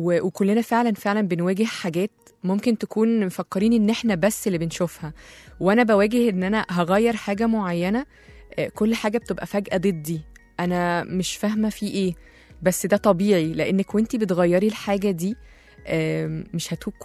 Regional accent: Alexandria, Alexandria Governorate, Egypt; هنزل أمشي على البحر شوية بما إني اسكندرانية يعني

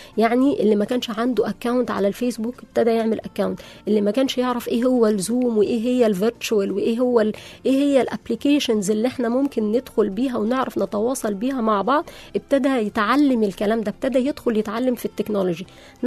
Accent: Egypt; بتخلق مننا كمصريين دايما حاجة اقوى

